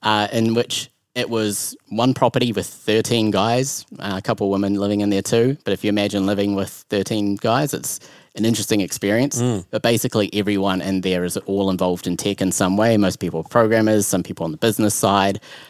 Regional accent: New Zealand; moved away; I saw more homeless people on one street corner than I did my entire life growing up in New Zealand.

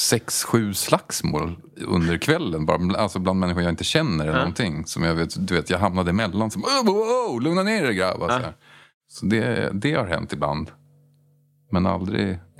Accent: Djursholm, Stockholm County, Sweden; Jag växte upp i Djursholm, norr om Stockholm.

